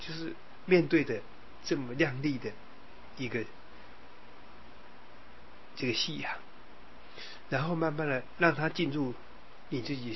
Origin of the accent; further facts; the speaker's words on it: Yilan County, Taiwan; 那宜兰有一条，就是我家乡的那一条，叫大礁溪的那一条，还是清的啊